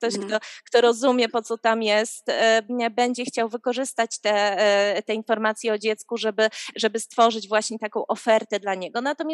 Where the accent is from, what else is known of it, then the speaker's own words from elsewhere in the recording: Gdańsk, Pomeranian Voivodeship, Poland; bo ja akurat jestem z Gdańska